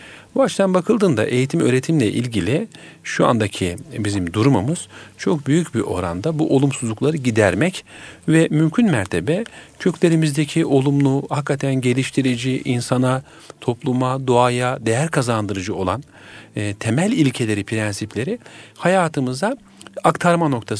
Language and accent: Turkish; Sapanca, Sakarya, Turkey; 1970 Sakarya, Sapanca doğumluyum. Baba tarafım Selanik muhaciri, anne tarafım Kafkasya muhaciridir. İlk ve orta öğretimi Sapanca'da tamamladıktan sonra